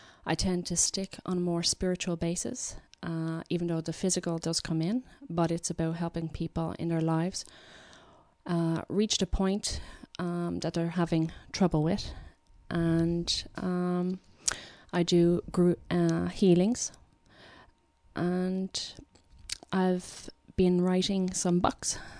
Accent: Ireland; We're Irish. You have to have a sense of humor.

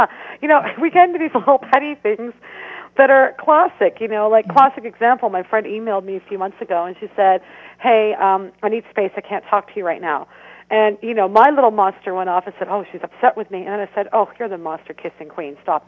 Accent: Canada; And I burst out laughing because I'm Canadian.

